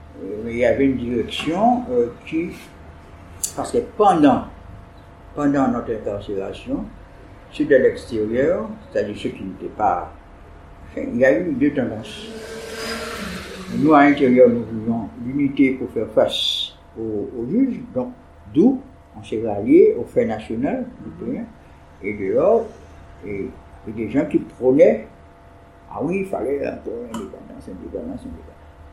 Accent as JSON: {"language": "French", "town": "Basse-Terre", "region": "Guadeloupe", "country": "France", "said": "Et donc j'étais isolé, je suis de Bastère, j'arrive à Sainte-Rose, il me faut m'intégrer quelque part."}